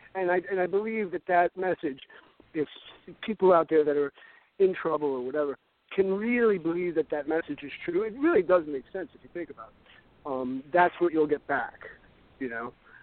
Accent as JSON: {"language": "English", "town": "Brooklyn", "region": "New York", "country": "United States", "tie": "born or raised there", "said": "I grew up in Brooklyn. I'm Italian. I grew up in Brooklyn"}